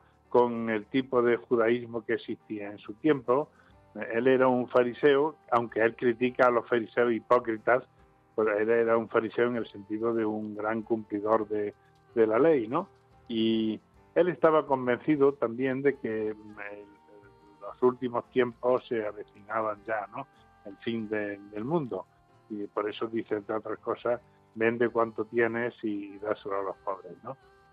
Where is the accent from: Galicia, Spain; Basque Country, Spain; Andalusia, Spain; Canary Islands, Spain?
Andalusia, Spain; Arjona; mi pueblo, Arjona, provincia de Jaén